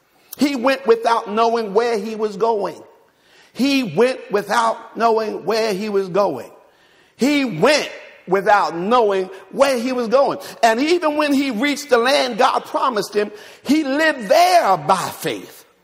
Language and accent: English; Jersey City, New Jersey, United States; Now, that ain't how I talk. I'm from Jersey City.